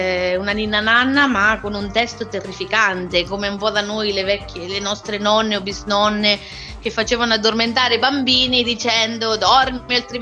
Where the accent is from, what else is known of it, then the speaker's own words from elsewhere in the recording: Marche, Italy; E sono diplomata, laureata al conservatorio a Fermo, perché sono marchigiana.